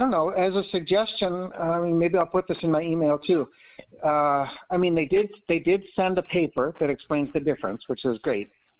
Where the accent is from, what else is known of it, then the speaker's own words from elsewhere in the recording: Wisconsin, United States; now in Rhode Island, United States; I made a move from Wisconsin originally to Rhode Island, which was a nice move